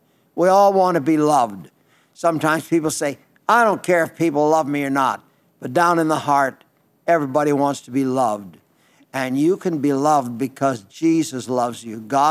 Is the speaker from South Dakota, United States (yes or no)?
yes; Belle Fourche, South Dakota, United States; Belfour, South Dakota. That's my hometown. That's out in western South Dakota.